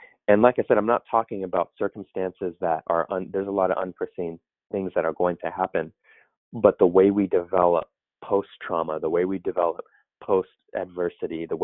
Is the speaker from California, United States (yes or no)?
yes; California, United States; so I'm from the Bay Area.